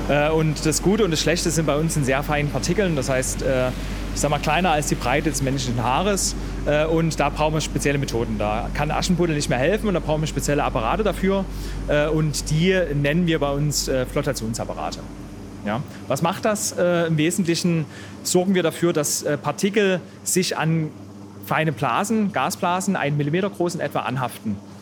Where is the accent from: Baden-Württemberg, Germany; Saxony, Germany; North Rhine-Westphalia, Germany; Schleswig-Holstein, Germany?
Saxony, Germany; die wir bei uns im Erzgebirge liegen haben